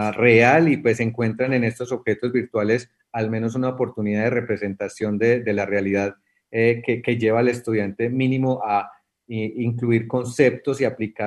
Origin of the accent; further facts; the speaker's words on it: Colombia; ha sido muy sorpresivo para nosotros como colombianos